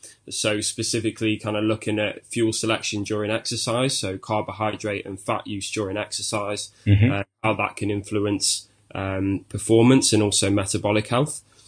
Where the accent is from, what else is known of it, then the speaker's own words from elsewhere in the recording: Chester, North West England, United Kingdom; moved away as an adult; now in Birmingham, United Kingdom; I was born and raised in Chester. Studied at John Moores for 4 years, and then moved down to Birmingham for the PhD.